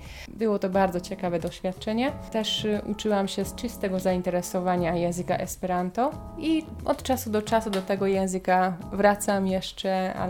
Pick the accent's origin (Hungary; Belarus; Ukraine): Hungary; Polish is a second language; moved away as an adult; now in Poland; jestem z Węgier, jestem 100% Węgierką, ale mieszkam od 10 lat tutaj w Polsce i od 8 lat na Śląsku.